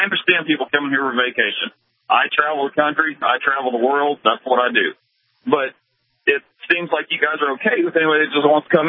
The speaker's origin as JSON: {"language": "English", "region": "Oklahoma", "country": "United States", "said": "Is it because you're from New Hampshire and we're from Oklahoma and you got guys calling from everywhere?"}